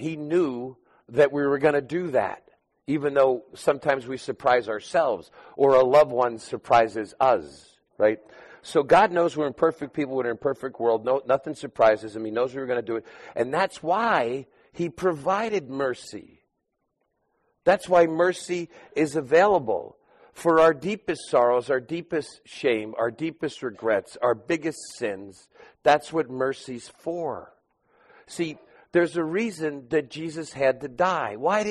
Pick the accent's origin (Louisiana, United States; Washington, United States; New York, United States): New York, United States; See, I'm from New York. I go 80 miles an hour, gusts up to 120, sometimes 140.